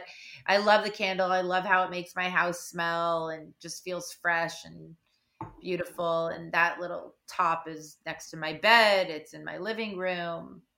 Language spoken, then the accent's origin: English; Malibu, California, United States; I grew up in Malibu. I grew up on the beach.